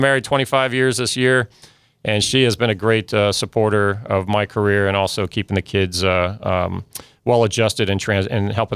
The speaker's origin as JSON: {"language": "English", "town": "Miami", "region": "Florida", "country": "United States", "tie": "born or raised there", "said": "Right. So I grew up in Miami, Florida. I was fortunate."}